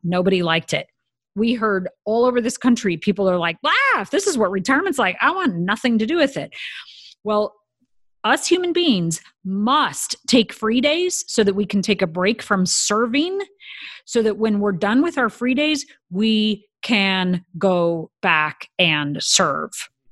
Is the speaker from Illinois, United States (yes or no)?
no; Corvallis, Oregon, United States; The favorite restaurant when I was growing up in Corvallis, Oregon, so this is, I'm going to say, like the 70s, early 80s, was called the Gay Parfait.